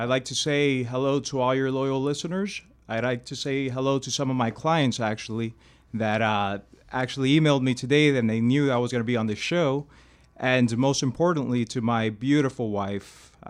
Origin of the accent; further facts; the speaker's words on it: Miami, Florida, United States; I was born and raised in Miami.